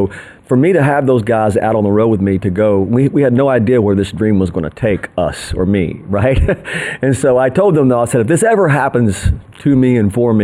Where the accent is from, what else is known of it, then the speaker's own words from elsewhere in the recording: Knoxville, Tennessee, United States; and growing up in Knoxville.